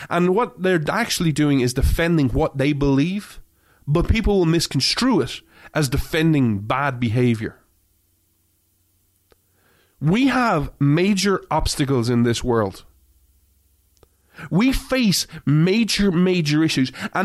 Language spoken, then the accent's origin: English; Ireland; born or raised there